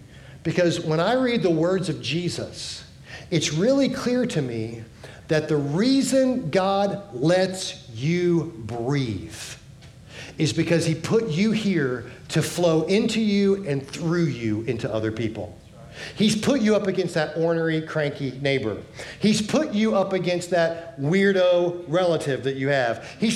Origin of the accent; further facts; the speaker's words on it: Florida, United States; And we're like, we're from Florida. We know better.